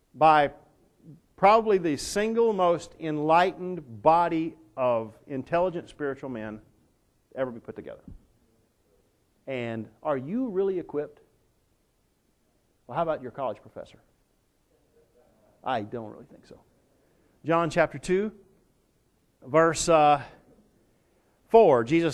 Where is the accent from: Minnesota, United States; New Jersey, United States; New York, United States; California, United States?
Minnesota, United States; Minneapolis; yeah, I'm from Minneapolis too, you know.